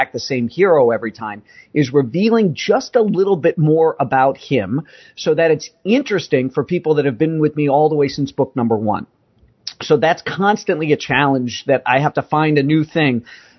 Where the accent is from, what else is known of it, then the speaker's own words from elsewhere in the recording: United States; I'm an American first.